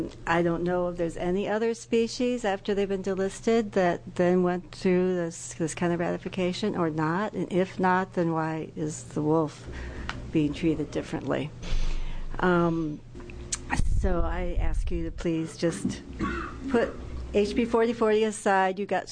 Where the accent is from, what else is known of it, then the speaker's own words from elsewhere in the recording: Portland, United States; I'm from Portland, and I'm here just for myself.